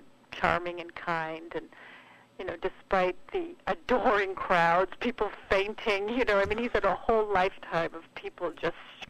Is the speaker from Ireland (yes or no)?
yes; Ireland; Oh, no. I'm Irish.